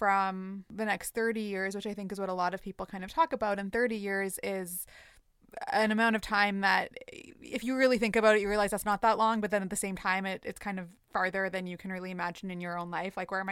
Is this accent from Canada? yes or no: yes; Canada; growing up in Canada at the time that we did, being settlers